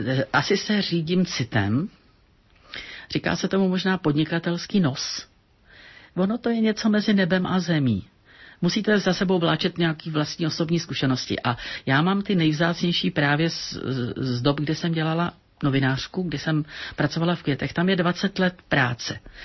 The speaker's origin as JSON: {"language": "Czech", "town": "Buštěhrad", "region": "Central Bohemian Region", "country": "Czechia", "said": "protože jsem z Buštěhradu"}